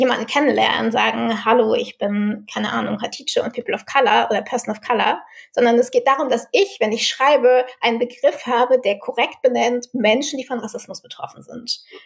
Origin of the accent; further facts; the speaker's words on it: Germany; born there; in Deutschland geboren.